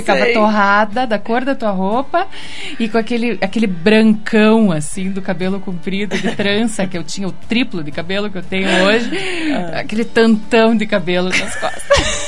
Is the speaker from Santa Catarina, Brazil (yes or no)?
yes; Florianópolis, Santa Catarina, Brazil; eu fui criada em Florianópolis, né?